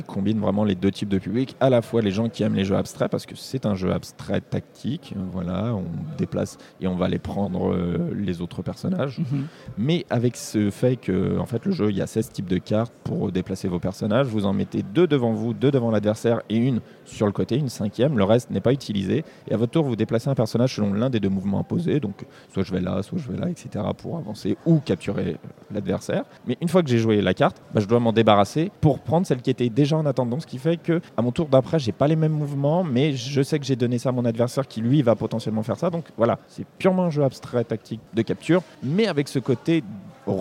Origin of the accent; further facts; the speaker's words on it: Île-de-France, France; Moi, je suis de la banlieue parisienne.